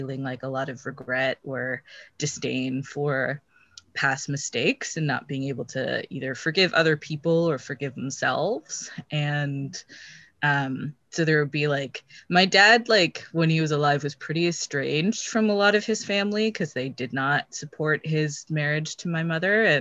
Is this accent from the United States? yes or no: no; Canada; like I grew up in Canada, I had all the, you know, benefits and all of that.